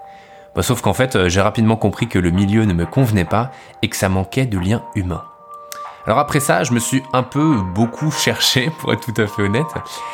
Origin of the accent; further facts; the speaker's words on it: Île-de-France, France; j'ai 27 ans et je suis originaire des Yvelines, de Basemont très exactement, un petit patelin de 1600 habitants à 40 km à l'ouest de Paris. J'y suis resté jusqu'à mon bac